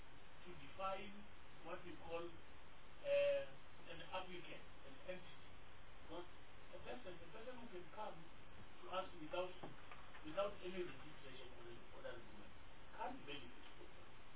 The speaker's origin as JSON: {"language": "English", "region": "Limpopo", "country": "South Africa", "said": "Limpopo, we have opened an office, not because I'm coming from Limpopo."}